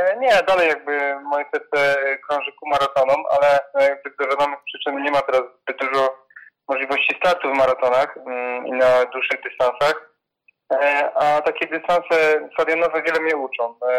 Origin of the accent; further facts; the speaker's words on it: Lubliniec, Silesian Voivodeship, Poland; ja jestem wiadomo z Lublińca